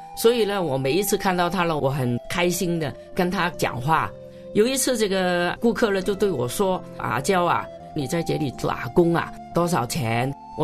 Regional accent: Hong Kong; 我在香港的一个农村长大的，到十二岁第一次进学校。

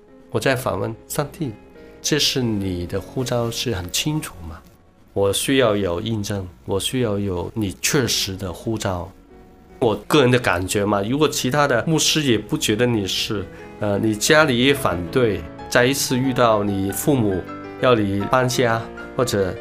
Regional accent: Hong Kong; 因为他土生土长都在香港，跟我一样

